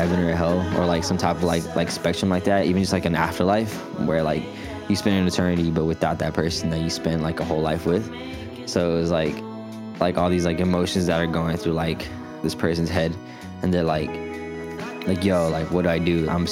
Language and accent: English; Hawthorne, California, United States; I'm from Hawthorne, California. I'm 19 years old.